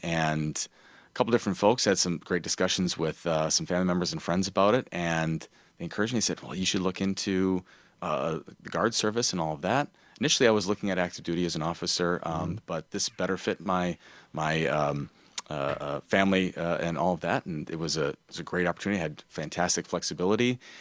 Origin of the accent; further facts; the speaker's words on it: Oshkosh, Wisconsin, United States; Yeah, so I grew up in Oshkosh, Wisconsin, and I had a great childhood, love Wisconsin all the way.